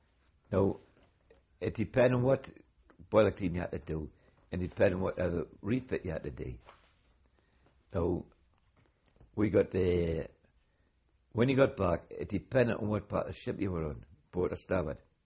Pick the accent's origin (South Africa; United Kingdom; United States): United Kingdom; North East England; Now to me, being a Geordie and up here